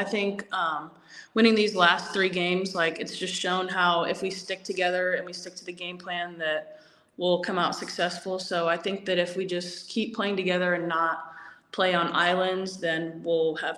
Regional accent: Omaha, Nebraska, United States; Okay, so I'm originally from Omaha, Nebraska.

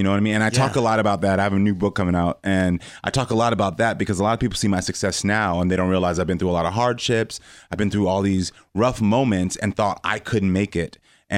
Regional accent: Parkland, Florida, United States; also born or lived in Houston, Texas; Houston, Texas. Well, was born in Houston, Texas, but then moved to Parkland, Florida. So Marjorie Stoneman Douglas, where the shooting happened, was my high school.

